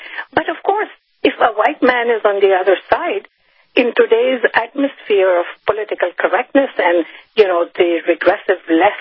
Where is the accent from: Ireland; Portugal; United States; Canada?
Canada; Now, right, I can tell you, as a Canadian, I have said this too.